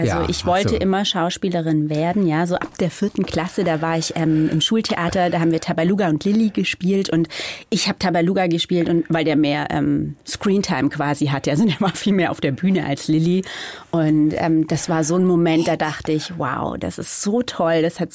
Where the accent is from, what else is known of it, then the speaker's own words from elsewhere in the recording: Reutlingen, Baden-Württemberg, Germany; also born or lived in Nürtingen; Und von dem her bin ich so ein bisschen zweisprachig quasi aufgewachsen. Aber natürlich kann ich Schwäbisch. Ich bin in Reutlingen aufgewachsen, in Nürtingen geboren.